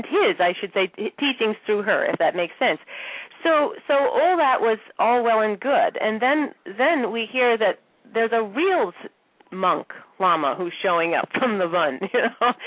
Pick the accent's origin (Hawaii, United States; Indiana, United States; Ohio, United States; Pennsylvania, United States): Ohio, United States; I mean, I'm originally from Ohio.